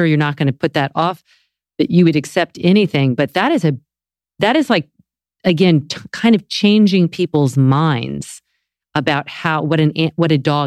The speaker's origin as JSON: {"language": "English", "region": "the South", "country": "United States", "said": "because I do know certain, you know, parts of the country, and I'm from the South."}